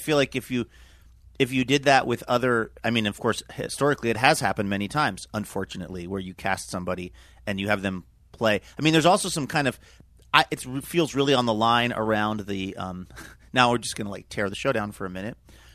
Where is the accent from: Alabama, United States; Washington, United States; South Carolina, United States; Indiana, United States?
Washington, United States; Seattle; And I know a lot of them because I grew up in Seattle.